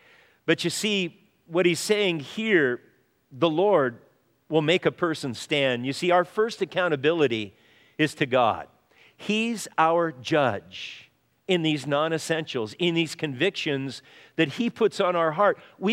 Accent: Midwest, United States; Where are you from? I'm from the Midwest.

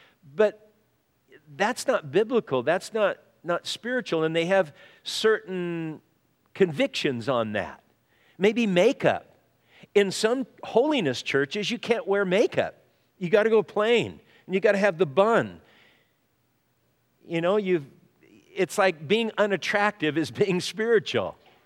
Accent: Midwest, United States; Where are you from? I'm from the Midwest.

